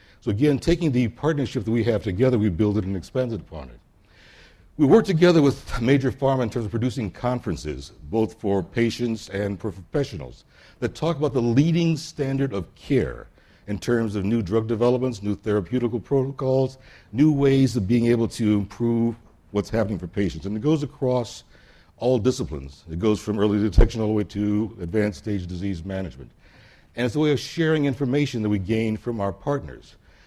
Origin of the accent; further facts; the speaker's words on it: United States; now in Barcelona, Spain; I'm an American living in Barcelona, so I've got feet on both sides